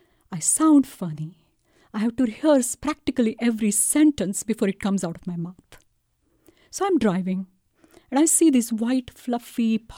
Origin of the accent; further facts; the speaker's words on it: India; moved away as an adult; now in Albuquerque, United States; 34 years ago, I moved from India to Albuquerque, New Mexico. New country, newly married, completely lost.